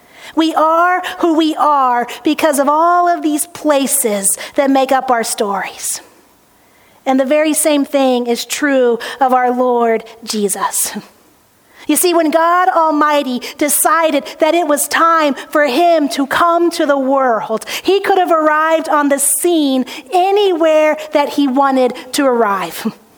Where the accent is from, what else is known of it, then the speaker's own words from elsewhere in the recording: Dallas, Texas, United States; also born or lived in Cairo; now in Belfair, United States; I came from Dallas, and then I lived in Cairo, and then I hung out in Belfair.